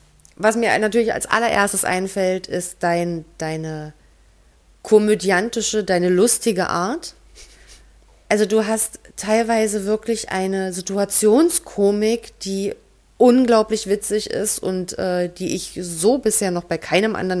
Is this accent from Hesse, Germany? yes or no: no; Saxony, Germany; moved away; Also zusammenfassend, ich bin von Sachsen nach Sachsen-Anhalt gezogen